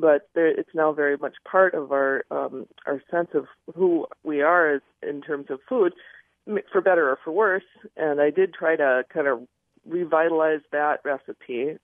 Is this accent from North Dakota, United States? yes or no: yes; Wahpeton, North Dakota, United States; I grew up in Wahpeton, North Dakota. It's on the border of Minnesota and just a few miles above the South Dakota border. My home reservation is in the middle of North Dakota on the Canadian border.